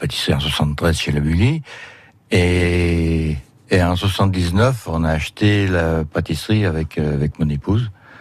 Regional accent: Saint-Genis, Auvergne-Rhône-Alpes, France; born there; Oui, je suis né à Saint-Genis. Mon épouse est née à Pont-de-Beauvoisin, c'est pas loin. Nous sommes mariés à Saint-Genis et nous avons toujours, ben, presque toujours vécu à Saint-Genis.

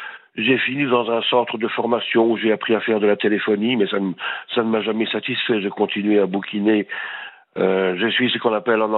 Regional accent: Mons, Wallonia, Belgium; je n'ai pas l'accent de Bruxelles, une fois. Je ne parle pas comme ça. Je suis de Mons, à 25 km de la frontière.

